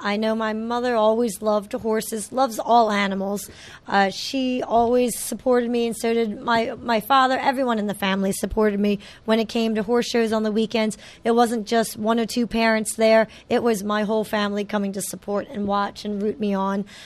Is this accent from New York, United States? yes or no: no; Pennsylvania, United States; I grew up in Bucks County. I rode at a variety of farms in Bucks County for a variety of different people. And that's where my family is, which is why I did move back to Bucks County as well.